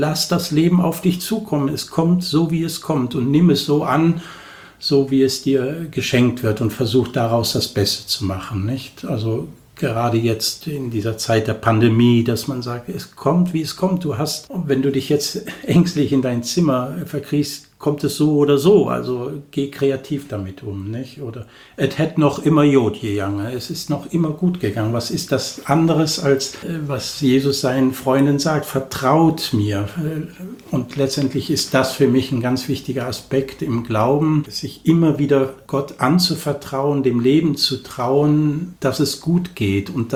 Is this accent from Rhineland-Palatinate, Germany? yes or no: no; Cologne, North Rhine-Westphalia, Germany; Ich bin 56 Jahre alt, gebürtig aus Köln, also ich bin eine echte Kölsche, mit echt kölnisch Wasser getauft. Aus einer Familie mit 7 Kindern bin ich der Letzte und ich bin in Köln groß geworden.